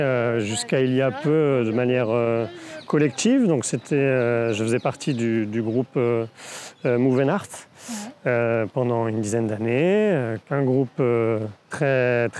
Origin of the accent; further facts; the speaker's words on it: Brittany, France; C'est-à-dire que j'ai grandi en Bretagne. En Bretagne, dans les années 90, il n'y avait pas forcément énormément de ressources par rapport à la danse hip-hop.